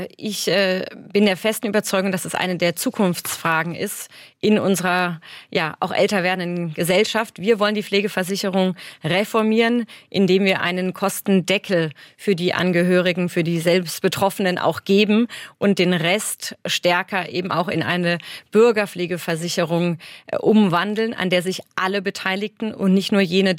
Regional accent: Heidelberg, Baden-Württemberg, Germany; Ich komme aus Heidelberg.

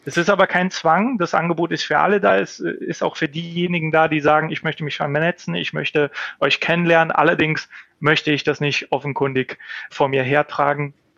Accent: Bulgaria; moved away; Von dem, was ich als meine Heimat in Bulgarien beschreiben würde, ist leider nicht mehr viel da.

